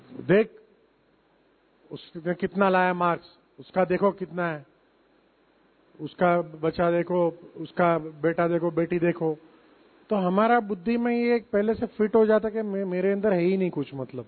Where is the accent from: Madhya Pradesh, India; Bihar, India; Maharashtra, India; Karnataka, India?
Maharashtra, India; Mumbai; मैं मुंबई शहर से हूं, बहुत सारे डीजे है वहां पे